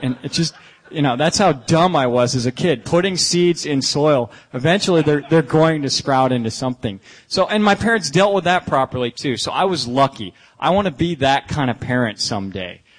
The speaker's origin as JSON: {"language": "English", "region": "Iowa", "country": "United States", "tie": "born or raised there", "said": "I'm here as somebody who tried it when I was 14 years old, growing up in Iowa."}